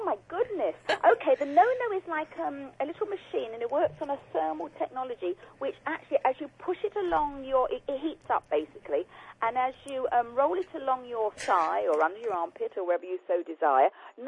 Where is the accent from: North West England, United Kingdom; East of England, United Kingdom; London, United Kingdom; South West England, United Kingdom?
East of England, United Kingdom; we're both from Essex